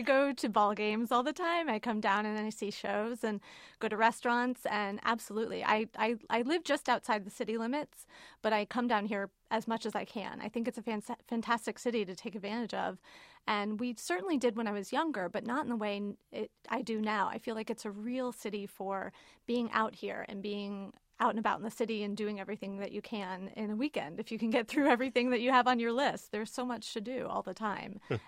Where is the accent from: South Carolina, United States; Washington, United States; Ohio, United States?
Ohio, United States; Oxford; also born or lived in New York City; now in Cincinnati, United States; I'm from Oxford, and I lived away for many years. I lived in New York City for 11 years